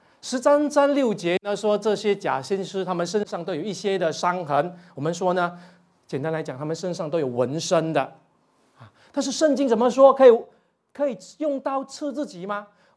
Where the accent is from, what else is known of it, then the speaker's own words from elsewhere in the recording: Fujian, China; accent: Fujianese; 我们福建话叫党鸡